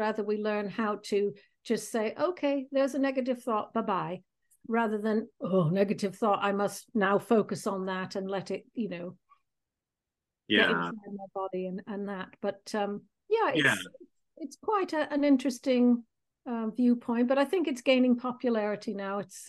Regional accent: Chicago, Illinois, United States; moved away as an adult; now in United Kingdom; I'm originally from Chicago, came over to live in the UK many years ago.

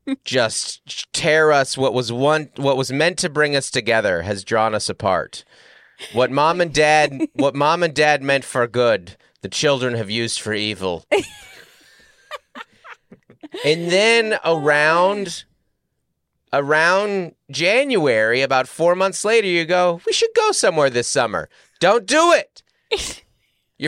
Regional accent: Washington, United States; So growing up in Washington State, the Puyallup Fair, especially South Puget Sound, where I'm from, is like a big thing.

